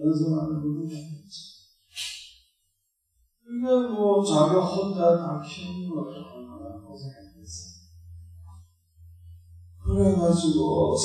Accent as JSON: {"language": "Korean", "region": "Seoul", "country": "South Korea", "said": "나는 서울 사람이고"}